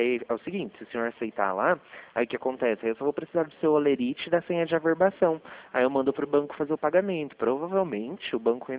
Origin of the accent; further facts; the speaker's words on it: Limeira, São Paulo, Brazil; Sou daqui de Limeira mesmo. A gente fica aqui na Rua Barão de Campinas.